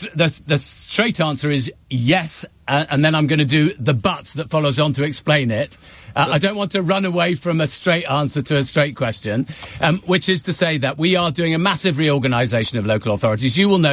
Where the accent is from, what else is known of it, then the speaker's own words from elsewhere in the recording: Wales, United Kingdom; as you know, I'm a Welsh MP, we'll be having elections for the Welsh Senate.